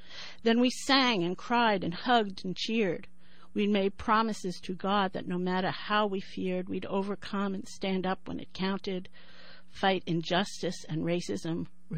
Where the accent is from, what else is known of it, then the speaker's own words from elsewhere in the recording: New York, United States; now in California, United States; You can't tell by my accent. I am from New York, and I'm a transplant here in California. And so we lived in New York